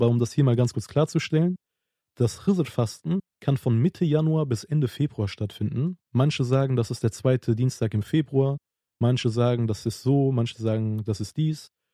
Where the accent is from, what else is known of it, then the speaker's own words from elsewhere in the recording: Pülümür, Tunceli Province, Turkey; Deswegen kenne ich das so bei uns in Pülemür, an Kırmızıköprü gebunden unser Dorf, dass wir beispielsweise als allerletztes fasten